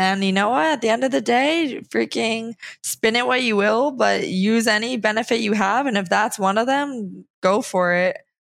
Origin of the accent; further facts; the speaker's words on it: New Jersey, United States; I'm from New Jersey. I don't give an F